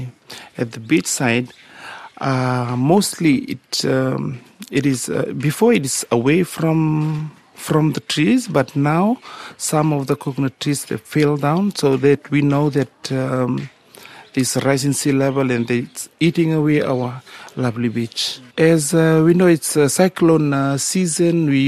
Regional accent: Waialevu, Western Division, Fiji; actually I'm from Waialevu village in the Tikina of Waia, and currently living in the village and for years now

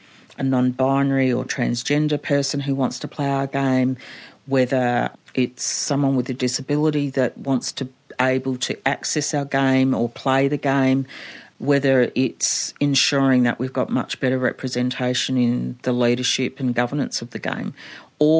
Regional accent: Adelaide, South Australia, Australia; one of the reasons that I fell in love with football growing up in Adelaide

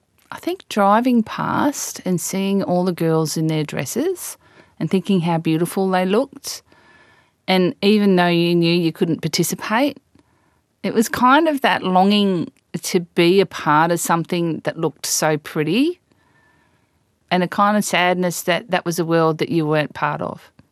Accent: Casino, New South Wales, Australia; We were not allowed to participate when I grew up in and around Casino, New South Wales.

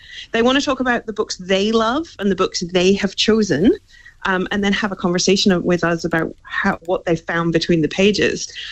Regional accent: Scotland, United Kingdom; now in Australia; I grew up in Scotland

